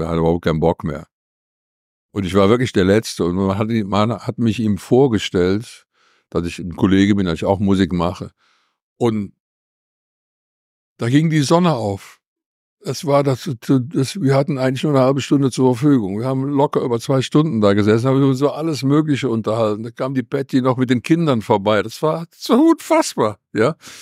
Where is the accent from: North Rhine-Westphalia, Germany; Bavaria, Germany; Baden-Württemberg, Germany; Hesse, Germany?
North Rhine-Westphalia, Germany; Cologne; accent: Kölsch; first language Kölsch; Jetzt bin ich aber nur mal aus Köln, also singe ich Kölsch. Das ist meine Muttersprache. Also ich in meinem Elternhaus wurde nur Kölsch gesprochen.